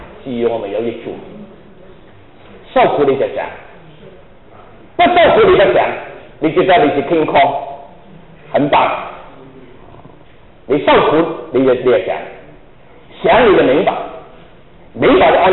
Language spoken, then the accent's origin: Chinese; China; 我们从大陆来啊，那么辛苦赚的钱